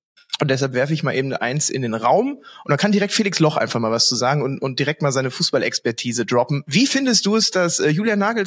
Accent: North Rhine-Westphalia, Germany; hier bei uns im kleinen Münsterland, wo ich herkomme und jetzt wieder wohne

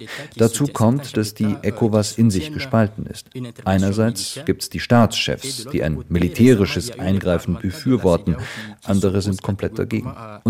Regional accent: Niamey, Niger; Als ich in meiner Heimat Niamey unterwegs war

